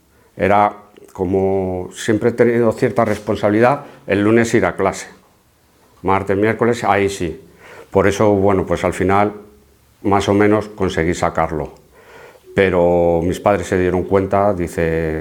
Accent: Alcorcón, Community of Madrid, Spain; yo soy de Alcorcón, de Madrid, y nací en una familia católica.

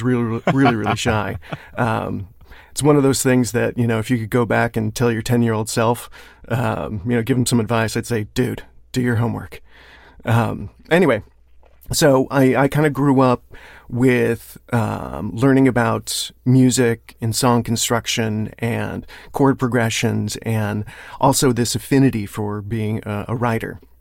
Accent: California, United States; Well, I grew up in the Bay Area back in the 80s, which, you know, if you get the choice, it's a pretty nice place to grow up.

